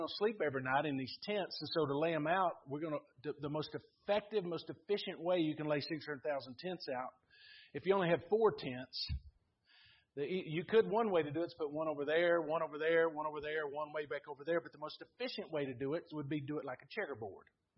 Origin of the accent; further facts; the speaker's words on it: Bristol, Virginia, United States; I grew up in Bristol, Virginia, by the way. So my vernacular.